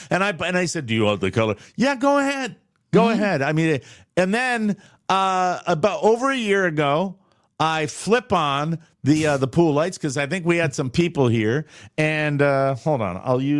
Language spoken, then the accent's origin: English; Fort Myers, Florida, United States; Fort Myers, Florida, 37% of homeowners have pools in my hometown.